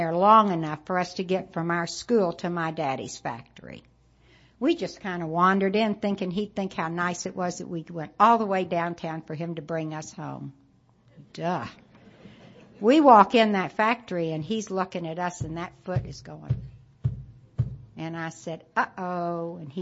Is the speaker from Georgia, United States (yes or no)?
no; Dallas, Texas, United States; When I was born in Dallas in 38, we lived in little settlements, I call them.